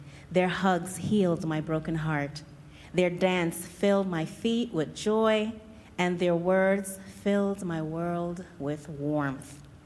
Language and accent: English; Miami, Florida, United States; moved away as an adult; And a lot of you guys don't know my story, but I'm from Miami. I came here 2 years ago, and I had to leave my husband, my home, and my family, and everything I've known for 33 years